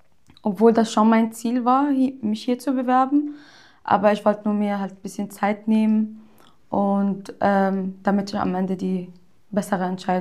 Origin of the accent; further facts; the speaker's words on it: Syria; German is a second language; now in Germany; komme ursprünglich aus Syrien.